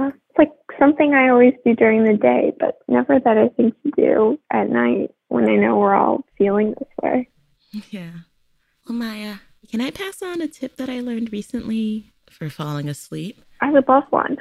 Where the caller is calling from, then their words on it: Westchester, New York, United States; I'm calling from Westchester, New York.